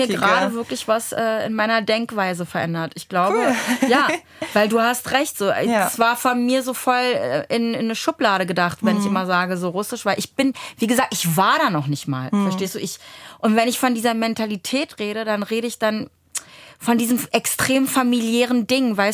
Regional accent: Germany; born there; ich bin in Deutschland geboren. Meine Mama kommt aus Lettland, mein Papa kommt aus Russland. So, ich war noch nie weder da noch da.

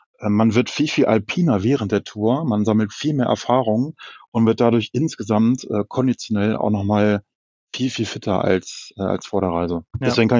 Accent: Hanover, Lower Saxony, Germany; Bei uns in Hannover ist ja der Harz nicht ganz so weit weg

